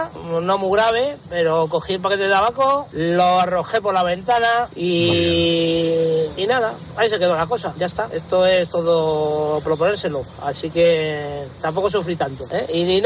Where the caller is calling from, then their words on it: Madrid, Community of Madrid, Spain; de Madrid y bueno, soy un exfumador desde hace ya 12 años casi